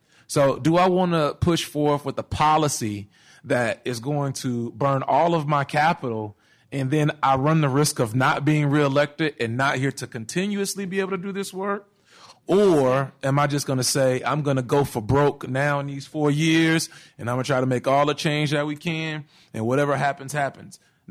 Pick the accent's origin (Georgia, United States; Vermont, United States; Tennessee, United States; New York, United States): Georgia, United States; Atlanta; now in Charlottesville, United States; I'm from Atlanta. I'm not from Charlottesville.